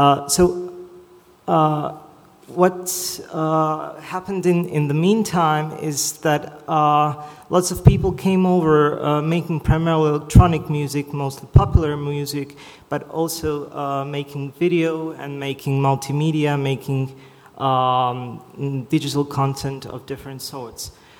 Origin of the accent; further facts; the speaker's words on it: Zagreb, City of Zagreb, Croatia; English is a second language; I come from Zagreb, from Multimedia Institute